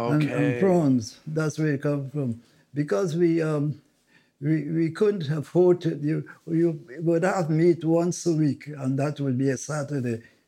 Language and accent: English; Guyana; moved away as an adult; I come from Guyana, South America. They classify us as West Indians because we play West Indian cricket